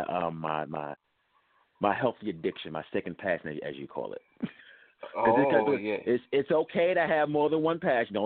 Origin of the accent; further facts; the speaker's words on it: Jersey City, New Jersey, United States; Well, born and raised in Jersey City, New Jersey, and I've been singing since I was about 11 years old